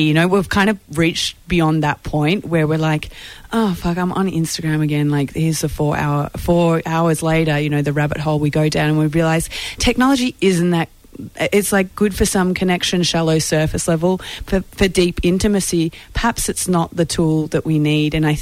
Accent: Australia; now in United States

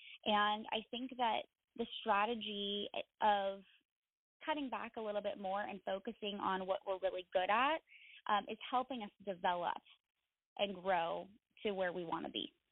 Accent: Napa Valley, California, United States; It also helps that I'm born and raised in Napa Valley and grew up working in the hospitality industry.

